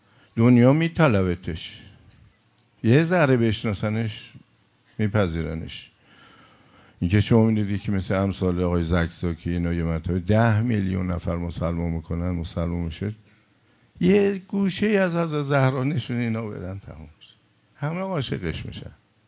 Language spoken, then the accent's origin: Persian; Iran; moved away; حدود 30 سال پیش که رفتیم اون طرف کانادا و آمریکا، وقتی میپرسید که Where are you from؟ آقا جون شما بچه کجایی؟ ما میگفتیم ایران.